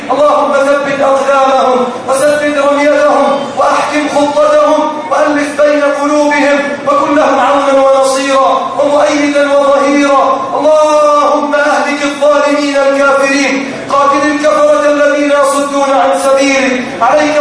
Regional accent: Egypt; اللهم بارك لنا في بلدنا مصر.

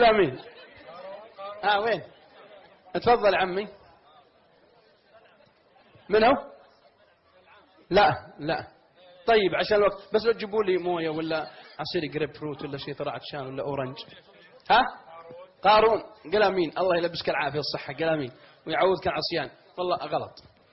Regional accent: Al-Qassim, Saudi Arabia; عندنا من القصيم إذا قال فلان قال ترى فلان صديق فلان الروح بالروح

